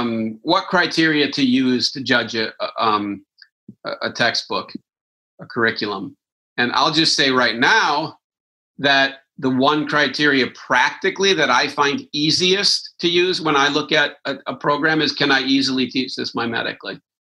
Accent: Wisconsin, United States; Now, I'm from Wisconsin, so I get it.

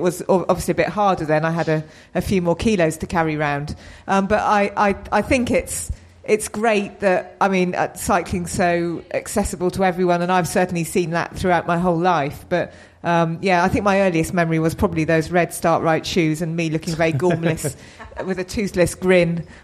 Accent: South East England, United Kingdom; Well, I grew up in the New Forest, and I think I obviously had the luxury living in a new forest, of being able to ride on the greens

